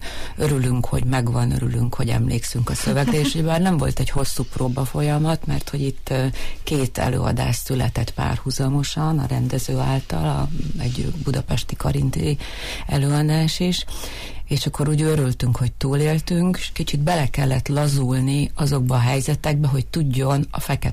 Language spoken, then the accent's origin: Hungarian; Zakarpattia Oblast, Ukraine; én kárpátaljai magyar vagyok